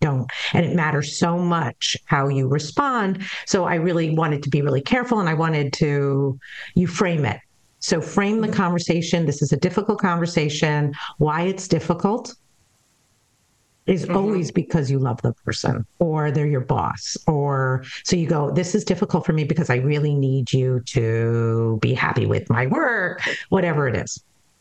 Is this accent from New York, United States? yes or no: yes; New York, United States; I'm much more from New York.